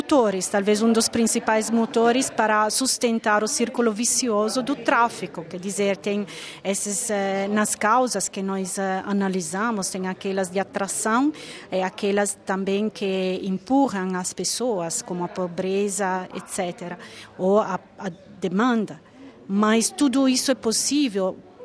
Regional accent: Brazil; now in Rome, Italy; De dor, porque eu saí do Brasil final de 2014, no momento da transição.

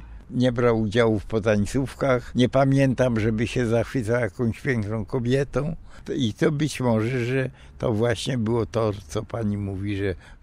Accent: Kraków, Lesser Poland, Poland; born there; No ja jestem urodzony w Krakowie

